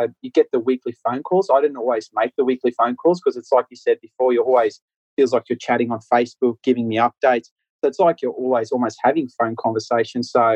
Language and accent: English; South Africa; moved away as an adult; That chunky surname comes from my background. I moved here when I was 20 from South Africa.